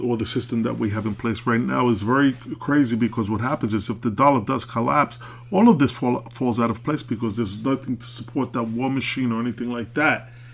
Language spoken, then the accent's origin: English; Brooklyn, New York, United States; born there; You know, I'm an American. I was born in Brooklyn.